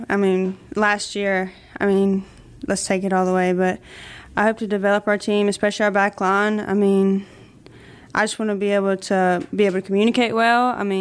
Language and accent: English; Mississippi, United States; I mean, I'm from Greene County. We weren't the best in soccer, but coming to club, play club in Hattiesburg